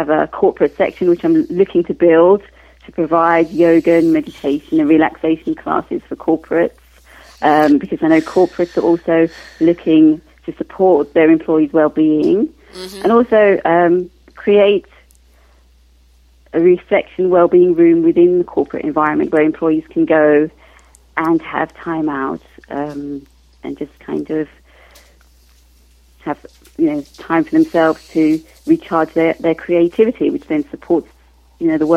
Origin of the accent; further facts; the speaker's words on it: Guyana; Okay, well, I was born in Guyana, which is a beautiful place. And I grew up on the banks of the Demerara, if you know a little bit of geography, and the Amazonian rainforest. My grandparents had a farm.